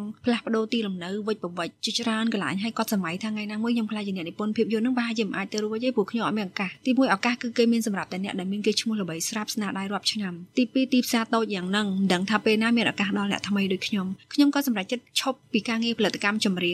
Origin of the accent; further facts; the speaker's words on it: Mekong Delta, Vietnam; ខ្ញុំជាកូនខ្មែរខ្ញុំត្រូវតែចេះភាសាខ្មែរដោយសារតែនៅកម្ពុជាក្រោមខ្ញុំរៀនភាសាខ្មែរតាមរយៈការរៀននៅក្នុងវត្ត